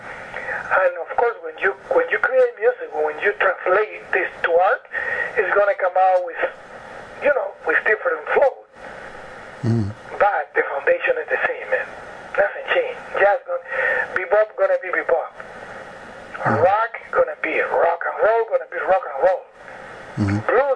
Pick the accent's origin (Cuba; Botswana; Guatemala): Cuba; also born or lived in United States / Mexico / Paris; I'm from Cuba, I used to live in the States, I used to live in Mexico, I used to live in Paris, I used, you know, now I live in Barcelona. I live in Ecuador.